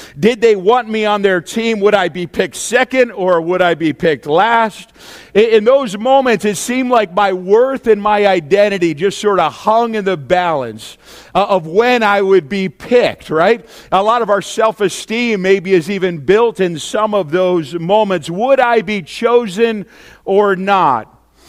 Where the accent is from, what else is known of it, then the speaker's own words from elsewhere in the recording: New Hampshire, United States; of course, I'm from New Hampshire originally.